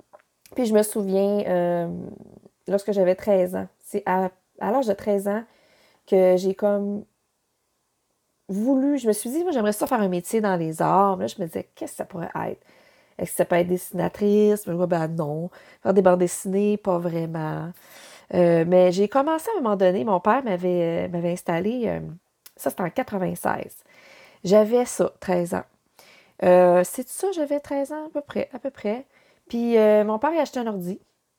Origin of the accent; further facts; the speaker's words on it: Kedgewick, New Brunswick, Canada; now in Quebec, Canada; moi, je viens du Nouveau-Brunswick, de Kedgewick, au nord du Nouveau-Brunswick, et collée sur le Québec, fait que c'est pour ça que j'ai pas d'accent. Mais j'en ai perdu. J'avais un petit peu d'accent de Kedjouikois. Mais là, j'en ai perdu. Je suis rendue une Québécoise.